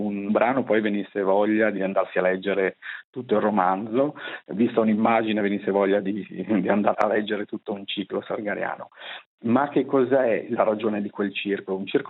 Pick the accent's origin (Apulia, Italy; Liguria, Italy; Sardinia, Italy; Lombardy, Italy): Liguria, Italy; Genoa; Io sono di Genova